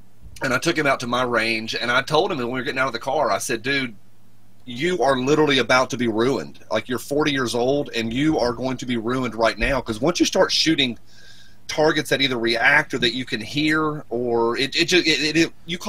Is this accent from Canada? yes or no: no; the South, United States; I grew up in the South, mm-hmm. So everybody in the South grew up around firearms.